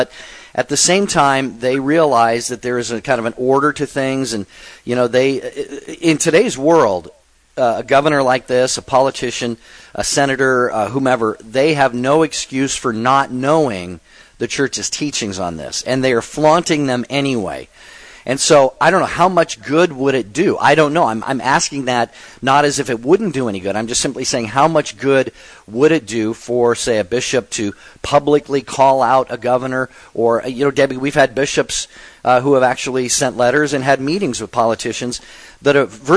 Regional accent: Seattle, Washington, United States; from my hometown of Seattle.

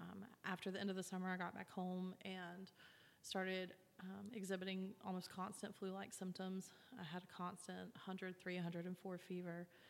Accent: Huntsville, Alabama, United States; now in Birmingham, United States; I am from Huntsville originally. I have been in Birmingham about 8 years. I am in my early 30s

